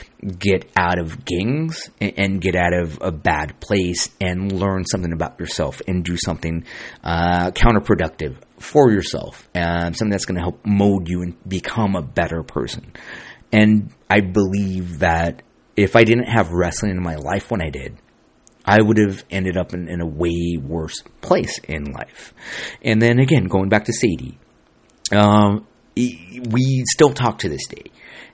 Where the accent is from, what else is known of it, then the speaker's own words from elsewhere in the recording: Santa Ana, California, United States; And I'm proud of Santa Ana. Like, I grew up born and raised in Santa Ana.